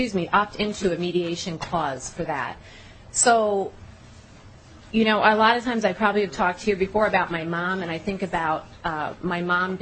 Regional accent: New York, United States; You know, I'm originally from New York, right?

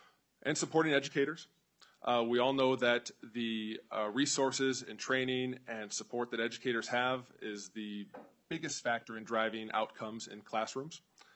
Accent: Michigan, United States; Well, and I am from Michigan, so it's great to be back in the Great Lakes region.

